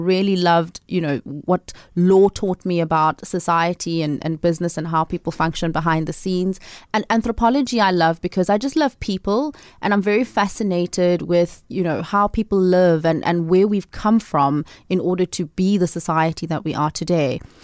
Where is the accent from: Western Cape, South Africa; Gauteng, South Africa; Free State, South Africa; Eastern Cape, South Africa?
Eastern Cape, South Africa; Gqeberha; I grew up in Port Elizabeth.